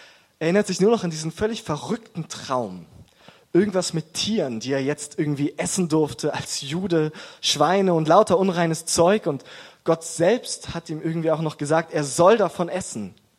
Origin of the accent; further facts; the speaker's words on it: Augsburg, Bavaria, Germany; also born or lived in Munich; dass ich in München geboren und in Augsburg aufgewachsen bin